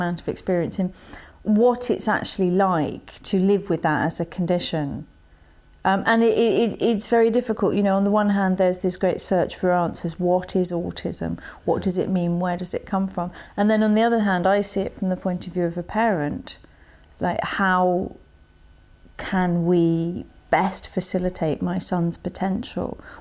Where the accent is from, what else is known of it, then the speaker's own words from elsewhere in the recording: Cambridge, East of England, United Kingdom; I was born in Cambridge in 1970. So I too have been here on and off for most of my life.